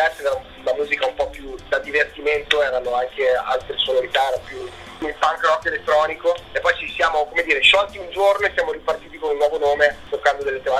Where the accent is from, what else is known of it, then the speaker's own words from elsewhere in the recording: Veneto, Italy; essendo veneti abbiamo questo costante vizio nel continuare a riempire bicchieri mezzi vuoti.